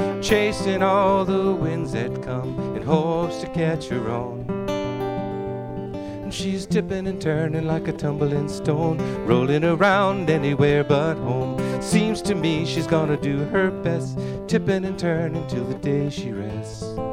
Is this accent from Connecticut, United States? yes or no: yes; Groton, Connecticut, United States; I'm from Groton.